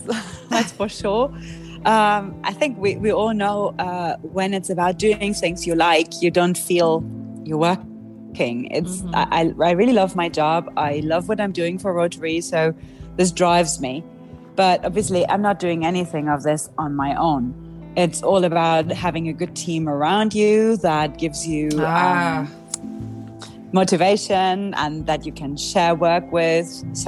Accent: Germany; English is a second language; now in Ibiza, Spain; I'm German. I was born and raised in Germany. And since 2004, I have been living on the island of Ibiza in Spain. It's a very small island in the Spanish Mediterranean.

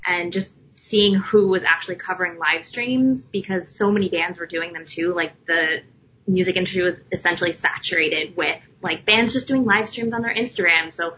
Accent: New Jersey, United States; My story isn't all that exciting. I'm from New Jersey. I went to school in New York City.

